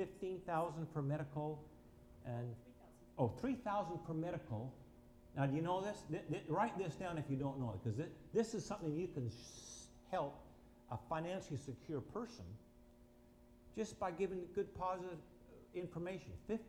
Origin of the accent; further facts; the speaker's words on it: Green Bay, Wisconsin, United States; I'm from Green Bay too